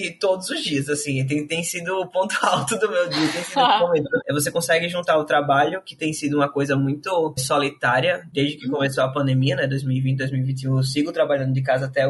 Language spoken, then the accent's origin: Portuguese; Maceió, Alagoas, Brazil; Sou de Maceió, Alagoas.